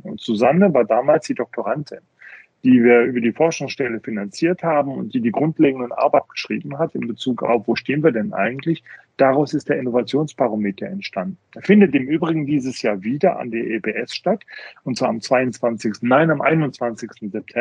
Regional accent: Bonn, North Rhine-Westphalia, Germany; born there; moved away as an adult; now in Munich, Germany; Das habe ich aus meiner Jugend mitgebracht und bin ja gebürtiger Bonner

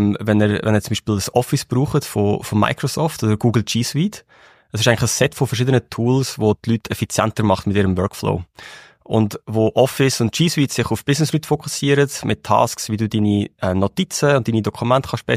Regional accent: Lucerne, Switzerland; also born or lived in Zurich; Und ich bin in Luzern aufgewachsen

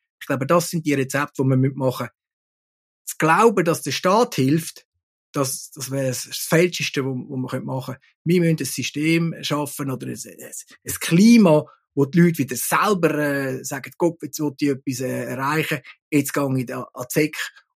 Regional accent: Graubünden, Switzerland; Ich meine, ich bin ja selber Bündner

